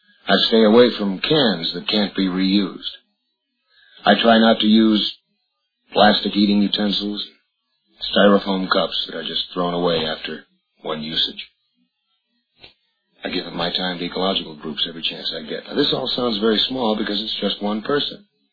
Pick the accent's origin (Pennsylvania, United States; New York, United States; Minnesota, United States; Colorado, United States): New York, United States; Penfield; I grew up in Penfield, New York, and at that time it was a small country town, surrounded by fields, farms, beautiful woods.